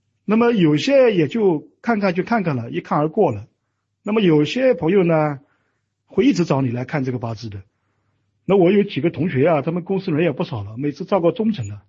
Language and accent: Chinese; Jiangsu, China; 我来自江苏。